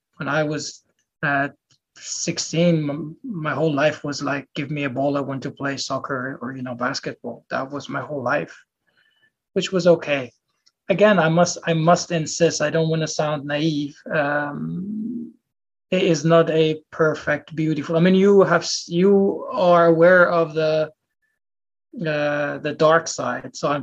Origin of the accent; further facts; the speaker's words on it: Iran; Growing up there, I think, was nice. That doesn't mean life in Iran doesn't have any problems.